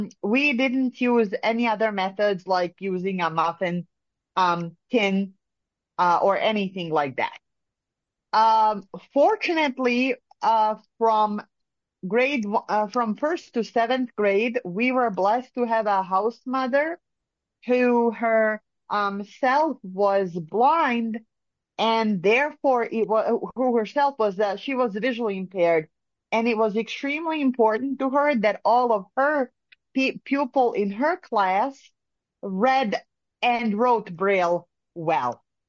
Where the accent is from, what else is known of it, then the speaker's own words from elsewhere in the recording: Bosnia & Herzegovina; English is a second language; I was born and I was born in Bosnia and I learned Braille at the age of, six at the School for the Blind in Sarajevo, which is Bosnia's capital.